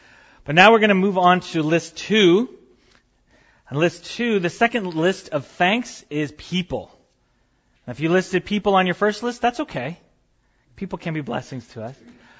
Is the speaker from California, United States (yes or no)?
yes; San Jose, California, United States; I lived on the West Coast. I grew up in San Jose.